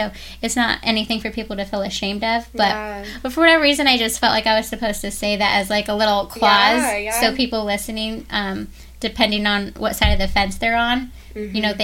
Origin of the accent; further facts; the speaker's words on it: Tucson, Arizona, United States; because I was born and raised actually in Tucson, Arizona.